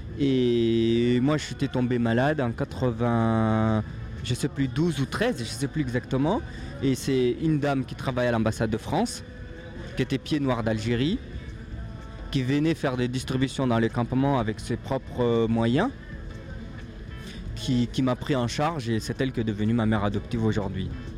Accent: Burkina Faso; moved away; Et quand je suis retourné cette année, c'est le même monde, 90 à 94, jusqu'à 97, puisque je suis parti de Burkina en 96, c'est le même péripétie qui se déroule encore.

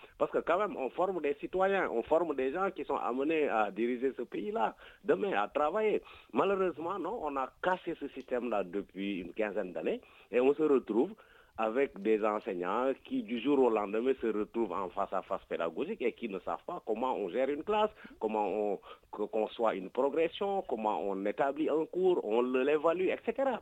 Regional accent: Senegal; nous sommes Sénégalais.

